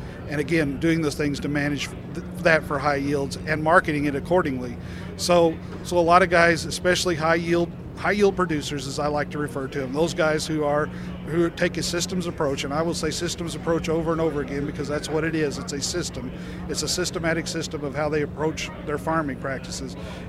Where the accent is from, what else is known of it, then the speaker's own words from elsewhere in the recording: Benton, Illinois, United States; from Benton, Illinois.